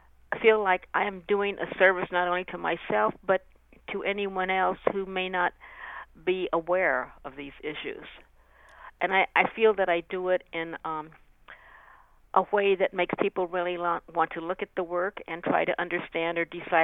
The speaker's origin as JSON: {"language": "English", "town": "Pasadena", "region": "California", "country": "United States", "tie": "born or raised there", "said": "I grew up in Pasadena, California. There was some segregation, but that was not really like growing up in another state in the South."}